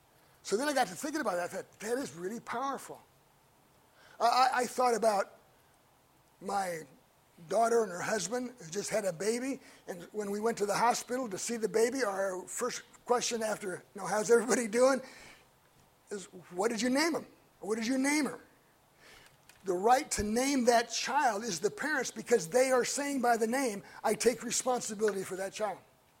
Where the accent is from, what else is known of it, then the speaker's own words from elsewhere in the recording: Des Moines, Iowa, United States; When I was growing up in Des Moines, my dad was a tool and die maker. We didn't have a lot of money.